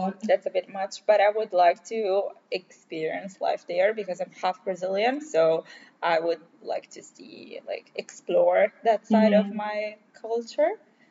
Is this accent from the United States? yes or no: no; Italy; I was prepared for worse because I came from Italy